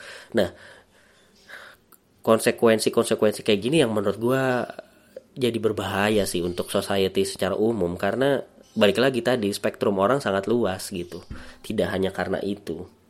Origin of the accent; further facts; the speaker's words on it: Padang, West Sumatra, Indonesia; Kalau ada orang yang memilih anggota DPR karena dia orang Padang, gue orang Padang.